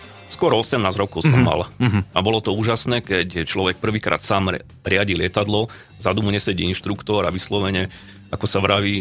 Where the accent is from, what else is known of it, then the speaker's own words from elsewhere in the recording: Košice, Košice Region, Slovakia; Ono to začalo už v detstve. Ja pochádzam z východu, z Košic, kde je veľká letecká tradícia.